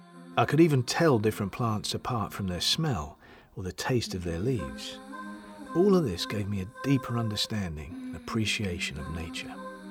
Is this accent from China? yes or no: yes; Dongxigu, Shandong, China; I'm from Shandong Province, China. I lived in a small village of less than 500 people called Dongxigu on the banks of a small river.